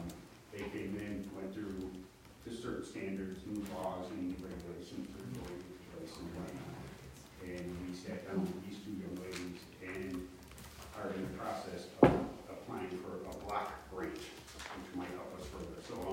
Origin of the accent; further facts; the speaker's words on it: Deerfield, United States; I grew up in Deerfield. I've been here since day one. I love this town